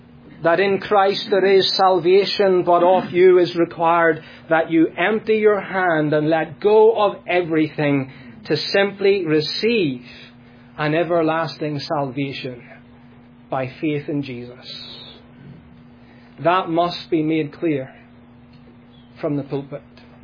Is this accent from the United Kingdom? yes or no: yes; Northern Ireland, United Kingdom; Back in the 17th century in my home country of Northern Ireland